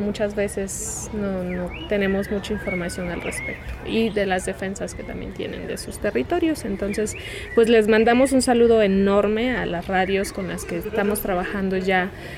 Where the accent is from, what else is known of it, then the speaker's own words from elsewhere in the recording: Oaxaca, Mexico; soy de Oaxaca, soy mija zapoteca.